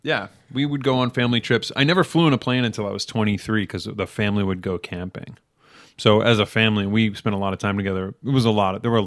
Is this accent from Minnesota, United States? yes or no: no; Massachusetts, United States; I have 3 sisters. We just grew up in a small town, and didn't get into acting until I saw my sister in a play